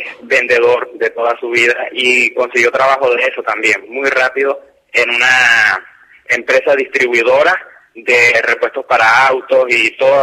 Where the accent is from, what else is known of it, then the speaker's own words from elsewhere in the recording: Puerto Ordaz, Bolívar, Venezuela; now in Argentina; yo también me crié en una parte, en Villa Colombia, de Puerto Ordaz, que se enfocaba más que todo en el fútbol